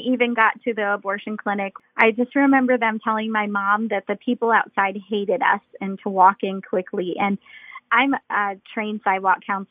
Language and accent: English; Indiana, United States; I grew up in Indiana. I grew up in a pretty broken home.